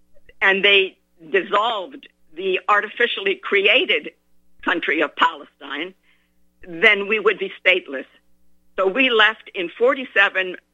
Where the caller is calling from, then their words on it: Canada; I am calling from Canada, I am living here because we came here as British subjects.